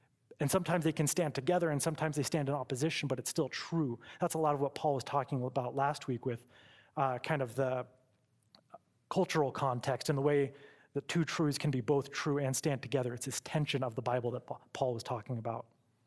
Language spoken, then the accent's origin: English; California, United States; born there; also born or lived in Seattle / Florida; now in Moscow, United States; but I was born in California. Please don't hold that against me. And got to come out and move between Seattle and Florida is where I spent most of my time before I moved to Moscow.